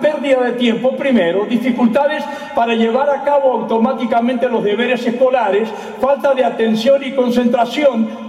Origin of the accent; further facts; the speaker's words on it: Argentina; Pero en mi país, en Argentina, no hay un bip